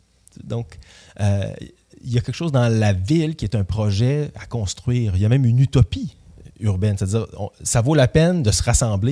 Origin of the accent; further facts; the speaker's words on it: Quebec, Canada; Donc, même si chez nous, au Québec, on peut peut-être associer